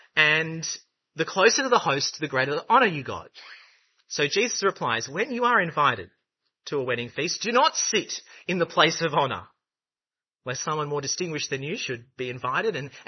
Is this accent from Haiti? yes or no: no; Australia; And I said, I am from Australia. No one cares.